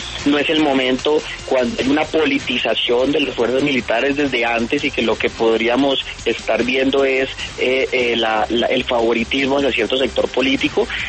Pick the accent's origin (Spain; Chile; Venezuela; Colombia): Colombia